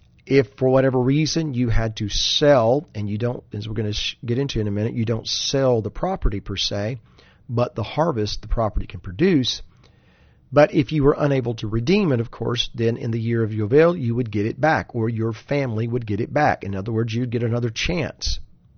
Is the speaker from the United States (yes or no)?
yes; United States; And so I'd like to point out here, as an American